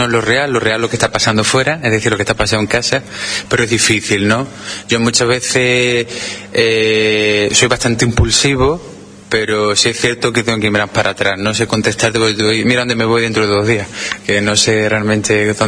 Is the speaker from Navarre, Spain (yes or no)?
no; Huelva, Andalusia, Spain; Yo soy de Huelva, yo sigo aquí de la Orden, yo vivo aquí en la Orden Baja, estudio aquí enfrente